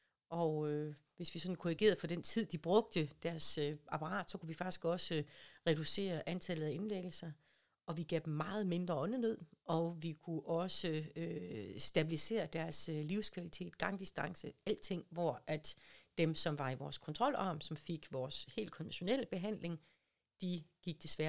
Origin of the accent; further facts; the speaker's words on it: West Jutland, Denmark; Og jeg er til med vestjyde